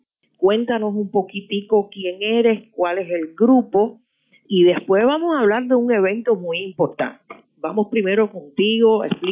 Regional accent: Cuba

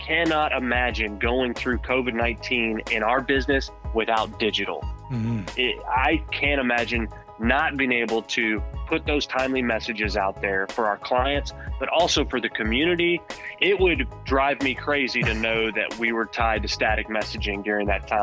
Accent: Arkansas, United States; I grew up in Northwest Arkansas in a family that was a billboard family.

